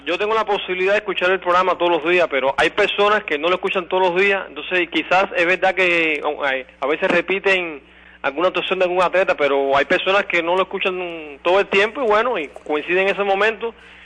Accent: Havana, Cuba; now in Camagüey, Cuba; yo estoy en Camagüey, pero yo soy nacido y criado en La Habana.

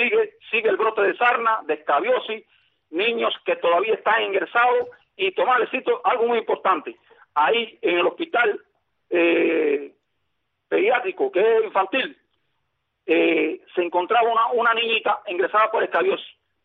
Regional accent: Cuba; yo soy un cubano libre

